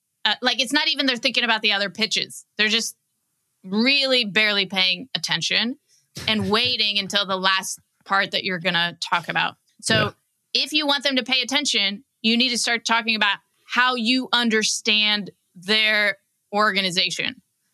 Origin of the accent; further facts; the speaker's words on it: Kansas City, Missouri, United States; Everybody at the buyer's company is wearing Chiefs gear, you know, because we're from Kansas City.